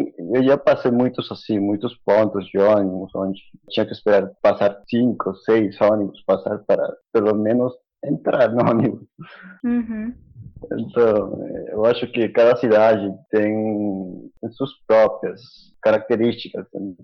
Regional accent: Lima, Peru; Eu sou de Lima, sim.

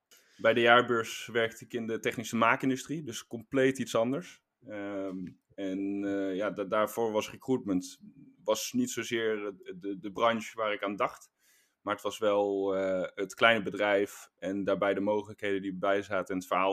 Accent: Waalwijk, North Brabant, Netherlands; En ik ben opgegroeid in Waalwijk.

